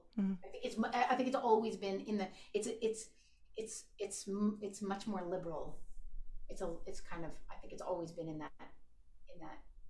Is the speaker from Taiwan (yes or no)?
no; Canada; I would say to someone, oh, well, I'm from Canada. And they go, oh, you speak French.